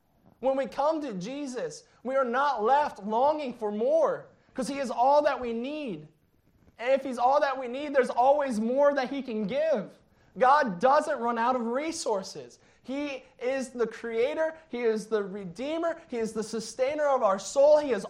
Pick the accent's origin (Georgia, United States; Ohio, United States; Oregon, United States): Ohio, United States; I'm from Ohio, so...